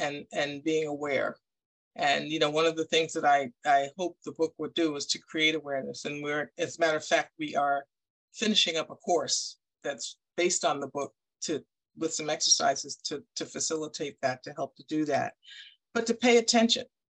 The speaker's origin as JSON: {"language": "English", "region": "New York", "country": "United States", "tie": "born or raised there", "said": "I grew up in New York. And so my early exposure to people in the South was on television"}